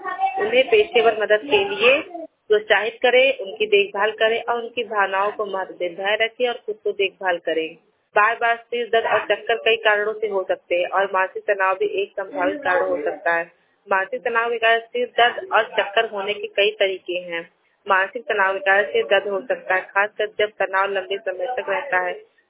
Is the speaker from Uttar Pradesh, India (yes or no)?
yes; Basti, Uttar Pradesh, India; मेरा उम्र 32 साल है, मैं बस्ती मोबाइल वाले से हूँ।